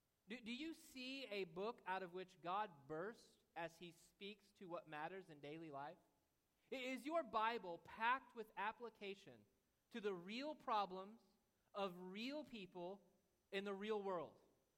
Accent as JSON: {"language": "English", "town": "Perry", "country": "United States", "said": "I'm from Perry, so Joplin's huge."}